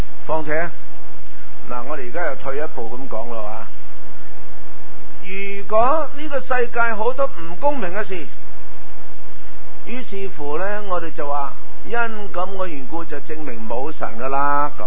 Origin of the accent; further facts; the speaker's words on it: China; 这个就系我哋中国人所讲话天有眼或者天冇眼呢个问题啦